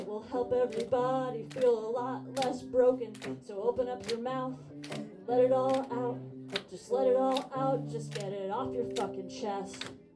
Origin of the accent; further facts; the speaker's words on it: Del Mar, California, United States; I grew up in Del Mar, down the street from here.